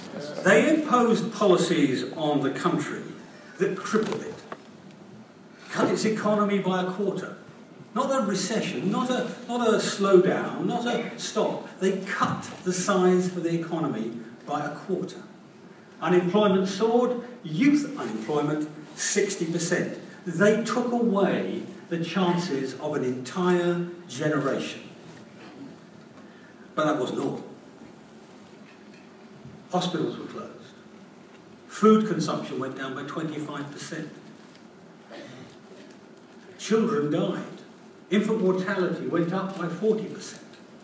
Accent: Yorkshire and the Humber, United Kingdom; I speak as a Yorkshireman.

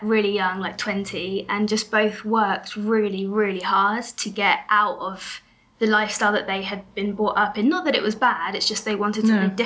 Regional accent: Bournemouth, South West England, United Kingdom; also born or lived in London; Okay, well, I was born in London, but raised mostly in Bournemouth.

